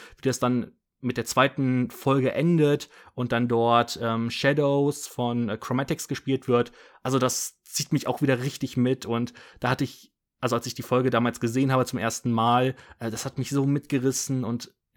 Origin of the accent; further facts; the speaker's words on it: Cologne, North Rhine-Westphalia, Germany; Ich kann Karnevalslieder natürlich mitsingen als Kölner.